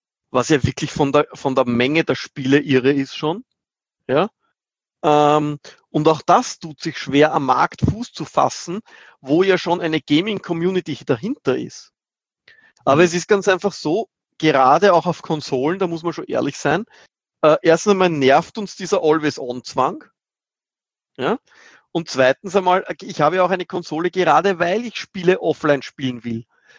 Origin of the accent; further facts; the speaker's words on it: Austria; Bei uns in Österreich